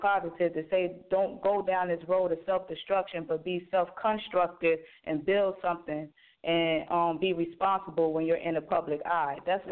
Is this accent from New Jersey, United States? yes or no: yes; Trenton, New Jersey, United States; also born or lived in Newark; Okay, well, like you said, I'm from North New Jersey. I grew up basically in the inner city of Trenton and Newark. You know, I was sort of kind of raised in Trenton.